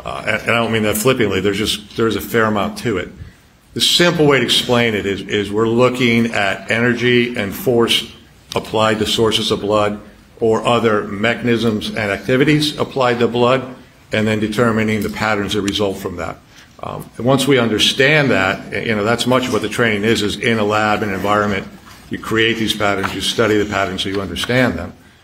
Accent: Connecticut, United States; I'm from Connecticut. I've been up in that state for the majority of my life.

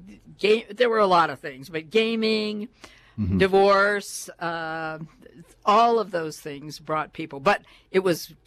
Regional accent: Albany, New York, United States; born there; I was born in Albany, New York.

